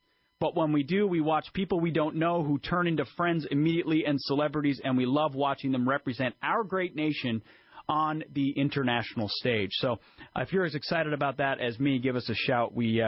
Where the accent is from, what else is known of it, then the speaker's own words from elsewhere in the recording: Minnesota, United States; so I'm hot seating today for him out of Minnesota, my home state